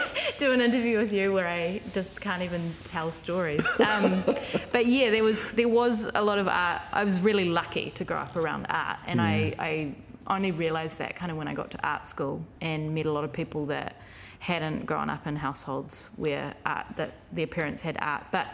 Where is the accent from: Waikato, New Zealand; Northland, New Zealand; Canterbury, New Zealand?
Northland, New Zealand; Russell; I grew up in Koro Rareka, Russell, so it wasn't far away.